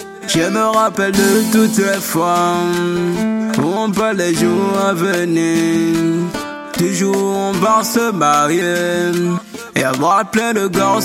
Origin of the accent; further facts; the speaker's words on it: Abomey, Zou, Benin; Pas ce moment-là, je suis d'Abomé.